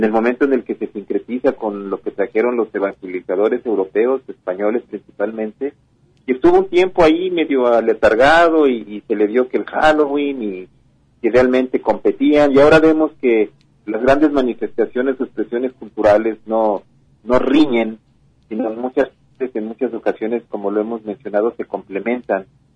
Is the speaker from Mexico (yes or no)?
yes; Mexico; es algo que nos caracteriza y ojalá nos una más como mexicanos